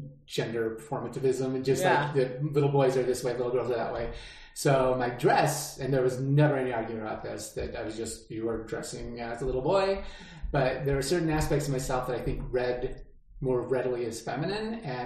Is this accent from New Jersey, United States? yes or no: no; Utah, United States; Yeah, my ward in my neighborhood, I mean, it's like, started out our ward house being a little away, but then we got a ward house in our neighborhood that we could walk to.